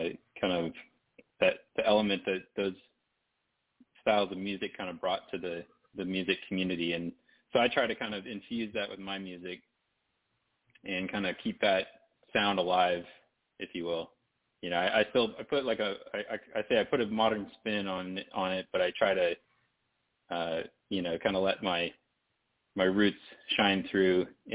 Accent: Kansas City, Missouri, United States; moved away as an adult; now in Clearwater, United States; I grew up and raised in Kansas City, Missouri. I still very much consider myself a KC boy, but at the same time, I lived out here in Florida. I'm in Clearwater, Florida.

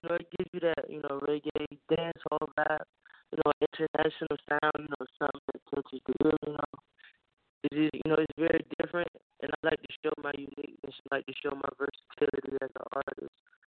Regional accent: Portsmouth, Virginia, United States; Well, I'm from Portsmouth, Virginia.

